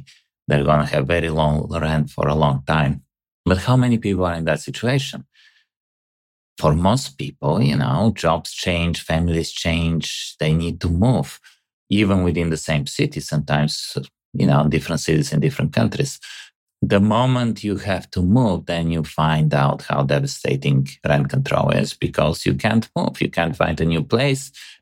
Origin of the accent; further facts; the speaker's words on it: Bulgaria; I come from Bulgaria, maybe you remember. So I'm very aware how things evolved in Eastern Europe